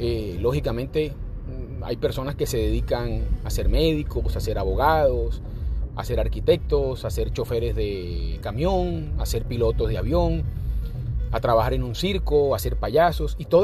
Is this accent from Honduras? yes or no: no; Colombia; soy colombiano